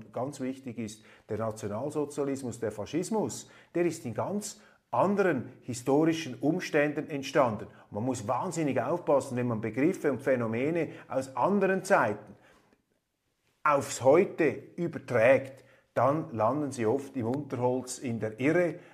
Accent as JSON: {"language": "German", "country": "Switzerland", "said": "Als Schweizer bin ich dafür, immer einzubinden und möglichst auch die Verantwortung an diese siegreichen Parteien zu geben"}